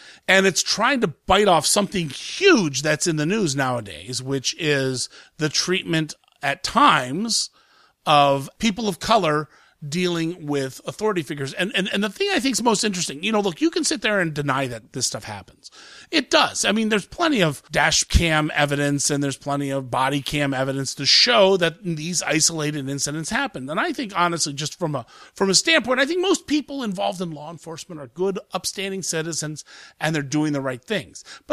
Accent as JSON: {"language": "English", "region": "Ohio", "country": "United States", "said": "There have been a couple of them that have happened in Ohio. I'm from Ohio."}